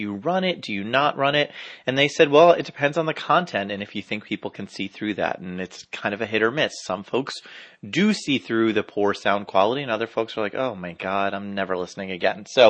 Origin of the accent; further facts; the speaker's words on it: New Jersey, United States; now in Ohio, United States; Here, so that was my home state of New Jersey. In my current state of Ohio, so just up the road